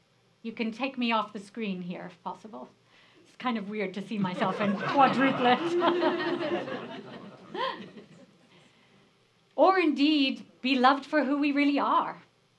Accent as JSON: {"language": "English", "country": "Germany", "tie": "born or raised there", "also_born_or_lived": "England", "said": "Growing up in Germany and England, which are two very exacting cultures"}